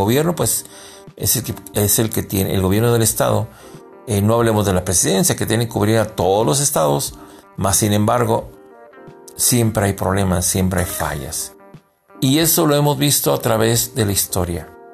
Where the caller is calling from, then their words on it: Durango, Mexico; desde la ciudad de Durango, Durango, México.